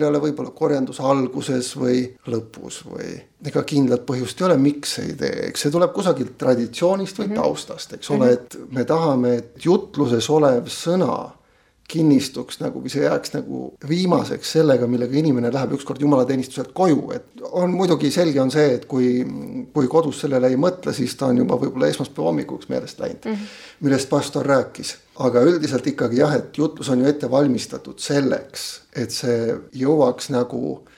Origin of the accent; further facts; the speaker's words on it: Kohila, Rapla County, Estonia; also born or lived in Pärnu; Mina sündisin pastori peres Pärnu Metodisti koguduse keskel. Sealt kolisime Kohilasse, usule tulin Kohila Baptisti koguduses.